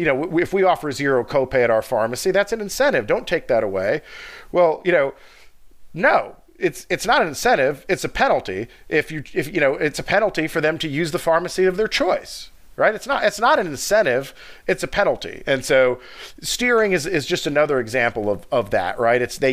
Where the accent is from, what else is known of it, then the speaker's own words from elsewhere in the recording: Georgia, United States; and I'm from Georgia, so I use, you know, I'm the most familiar with Georgia, right?